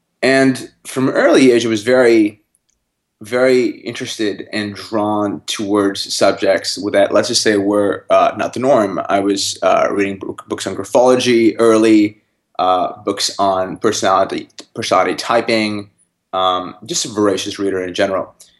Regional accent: North India, India; I grew up in North India, and there's significant differences between the North and the South

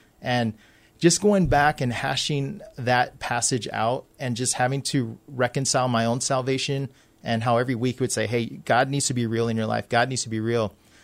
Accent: Waianae, Hawaii, United States; when growing up in Waianae, we can talk about going fishing and going body surfing and boogie boarding.

